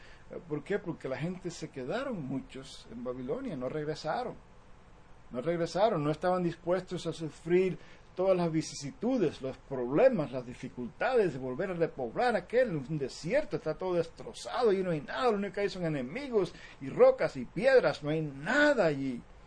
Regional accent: Cuba; moved away; si cuando yo vine de Cuba, yo no debía haberme quedado en Cuba

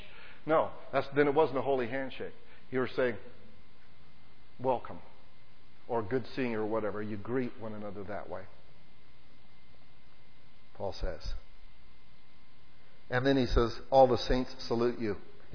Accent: United States; And I'm American, I know.

